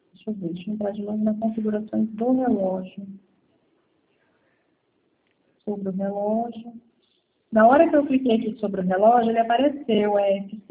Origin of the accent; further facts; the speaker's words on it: Linhares, Espírito Santo, Brazil; Não, eu sou de Linhares, Espírito Santo.